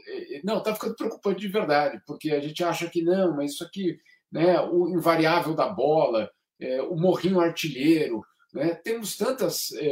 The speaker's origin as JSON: {"language": "Portuguese", "country": "Brazil", "said": "todas as vezes que eu me apresento como brasileiro"}